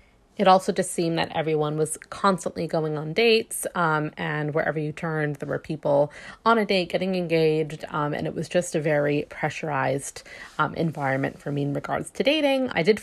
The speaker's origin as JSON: {"language": "English", "region": "Florida", "country": "United States", "tie": "born or raised there", "moved": "yes", "lives_now": "Borehamwood, United Kingdom", "said": "I grew up in Florida, and I currently live in a town called Boreham Wood, which is right outside of London."}